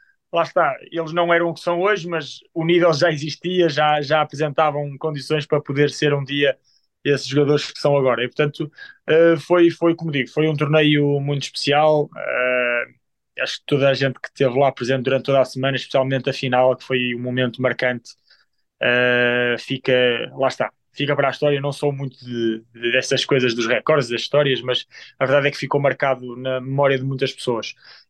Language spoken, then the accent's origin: Portuguese; Portugal; Eu como português, obviamente, orgulho-me imenso de o ter alcançado